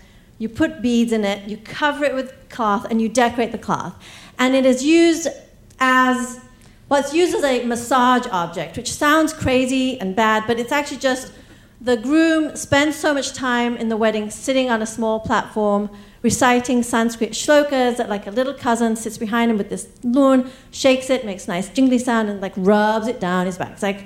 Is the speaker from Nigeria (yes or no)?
no; England, United Kingdom; He knew I was from England, and he knew I liked tea.